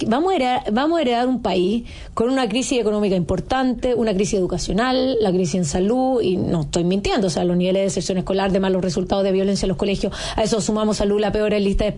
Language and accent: Spanish; Chile; al final somos los chilenos los que terminamos ahogados